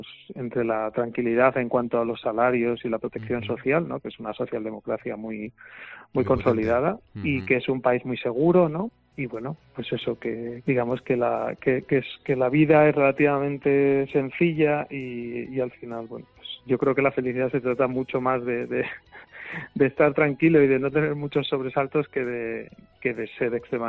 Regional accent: Spain; soy lo que soy, ¿no? Quiero decir, no voy a cambiar, soy español y no me desvinculo de mi origen y de lo que soy

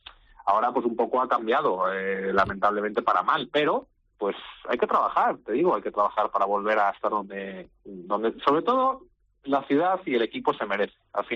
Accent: Getafe, Community of Madrid, Spain; yo soy de aquí de Getafe.

